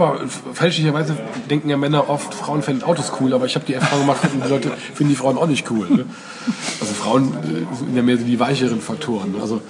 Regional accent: Oberwinter, Rhineland-Palatinate, Germany; born or raised there

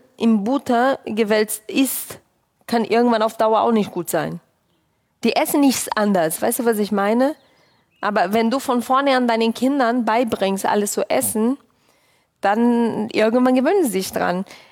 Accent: Brazil; moved away; Ich bin Brasilianerin.

